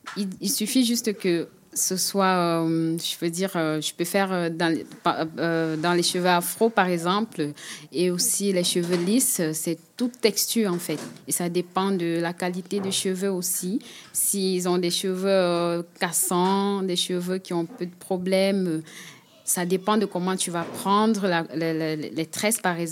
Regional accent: Cameroon; now in Switzerland; Parce que ça fait 2 ans que je suis en Suisse. Je viens du Cameroun.

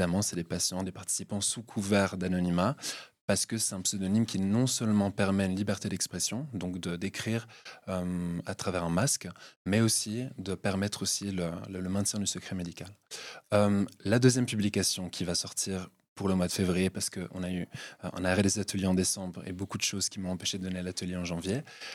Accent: Geneva, Switzerland; also born or lived in Paris, France; je viens de Genève, donc je suis extra-cantonal. Je suis un Valaisan adopté pendant 10 mois. J'ai fait mes études à Paris

